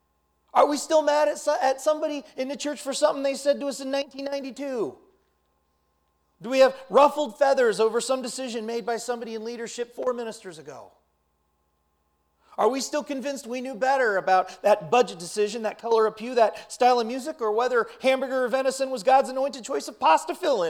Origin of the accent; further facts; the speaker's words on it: United States; As an American, I say, Ken Ham, I'm what you call a skeptic.